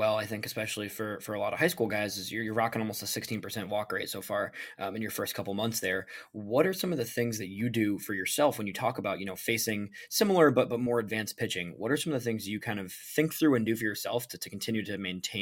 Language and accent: English; Midwest, United States; especially I'm from the Midwest too. So from the Midwest, right?